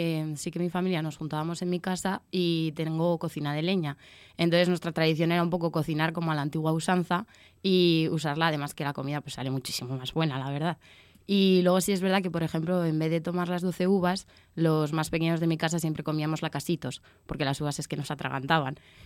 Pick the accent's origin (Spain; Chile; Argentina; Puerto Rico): Spain; Navarre; volver a mi pueblo de Navarra